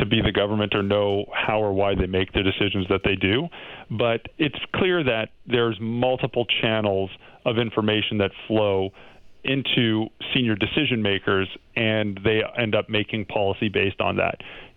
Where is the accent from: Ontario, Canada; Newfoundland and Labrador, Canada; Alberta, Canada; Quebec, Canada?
Alberta, Canada; You know, I'm from Alberta originally, and like the May 2 4 long weekend, everyone goes camping